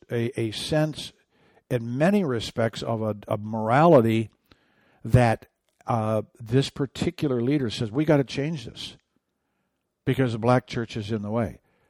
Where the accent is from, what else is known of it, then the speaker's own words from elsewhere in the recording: Michigan, United States; I am in the state of Michigan, my home state.